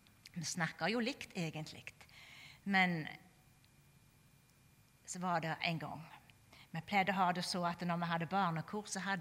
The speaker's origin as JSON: {"language": "Norwegian", "town": "Vea", "region": "Rogaland", "country": "Norway", "said": "For meg som er fra Vea, jeg tenkte jeg skulle ikke nevne noe om Vea i dag."}